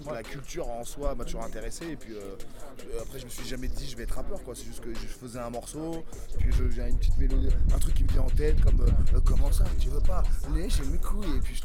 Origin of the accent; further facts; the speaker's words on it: France; moi je me concentre sur la France parce qu'on est français et qu'on bosse avec des Français.